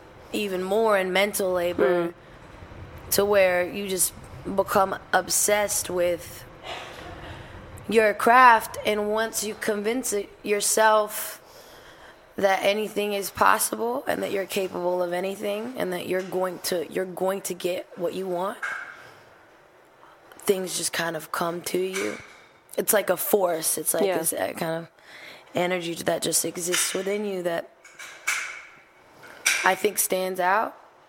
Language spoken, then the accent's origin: English; Berlin, Germany; Yeah, I'm really from Berlin.